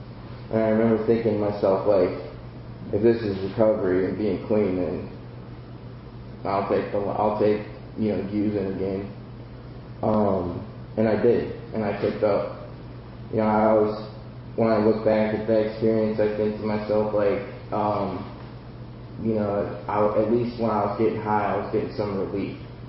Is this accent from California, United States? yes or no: no; Akron, Ohio, United States; also born or lived in Warren, Ohio / Pittsburgh, Pennsylvania; I'm originally from Ohio, Akron, Ohio, and I got clean in Warren, Niles area, which is outside of Youngstown, and I moved to Pittsburgh